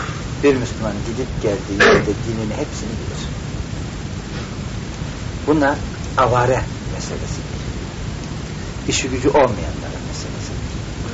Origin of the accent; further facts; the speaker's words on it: Anatolia, Turkey; Abdest için. Anadolu'da bizim oralar da böyledir.